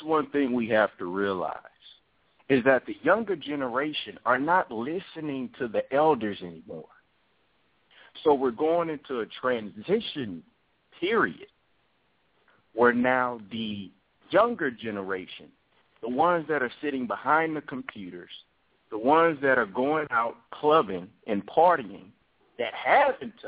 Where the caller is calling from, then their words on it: Houston, Texas, United States; I'm calling from Houston, Texas.